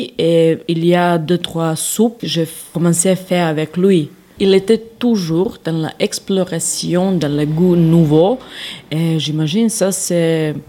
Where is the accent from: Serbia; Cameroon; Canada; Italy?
Serbia; Je viens de Serbie et j'avais l'opportunité de préparer mes premières soupes.